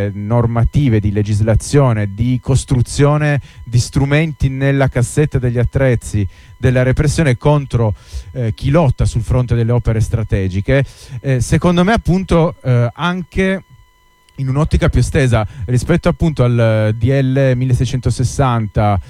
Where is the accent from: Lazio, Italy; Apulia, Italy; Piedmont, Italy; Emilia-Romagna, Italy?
Piedmont, Italy; dalle nostre parti conosciamo molto bene il modello degli espropri, essendo la Valsusa un quadrante su cui sono stati implementati